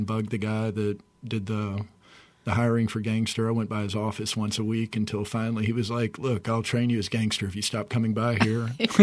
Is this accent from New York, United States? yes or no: no; Lake Charles, Louisiana, United States; I grew up in Lake Charles, Louisiana.